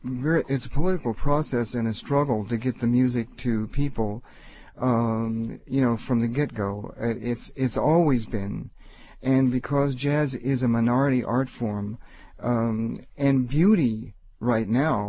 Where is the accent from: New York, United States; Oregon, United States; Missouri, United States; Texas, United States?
Missouri, United States; born there; So, I wasn't born in Cuba, I wasn't born in Mexico, I was born in Missouri